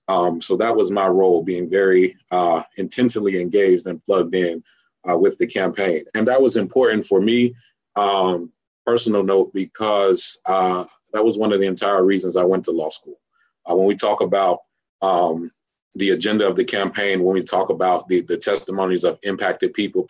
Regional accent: Durham, North Carolina, United States; I'm from Durham, North Carolina.

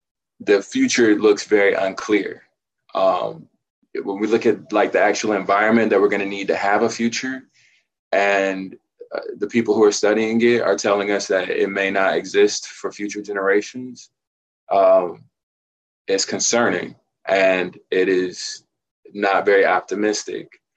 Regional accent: Raleigh, North Carolina, United States; I am from North Carolina. I'm a native North Carolinian from Raleigh, but I went to school at North Carolina Central University with Rebecca.

